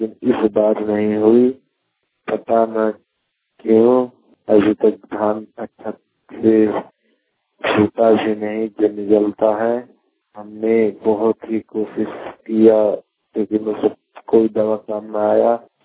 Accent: Kajhwa, Bihar, India; मेरा गांव कझवा है, पोस्टर थाना वाला जिला औरंगाबाद में बिहार से हूँ।

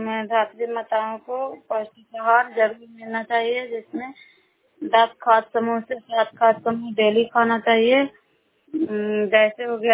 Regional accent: Bihar, India; नालंदा जिला करार ब्लॉक के निवासी हूँ।

